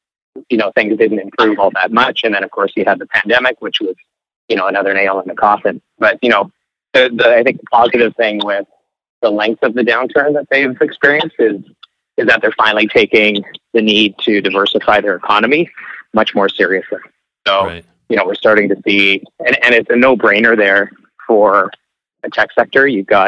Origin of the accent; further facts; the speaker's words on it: British Columbia, Canada; I'm from the Okanagan, so I'm going to say that's one I'm excited about. And you know, I'm from the southern part of the valley